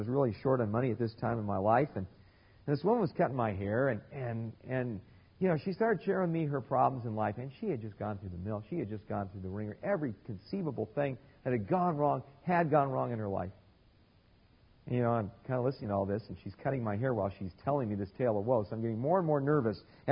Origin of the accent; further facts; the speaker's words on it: California, United States; I go, really? I'm from California.